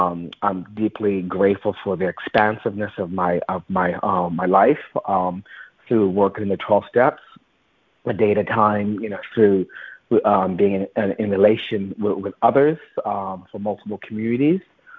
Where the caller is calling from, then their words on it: Manhattan, New York, United States; I'm also calling from Manhattan. I was upstate where I bought a house right before the pandemic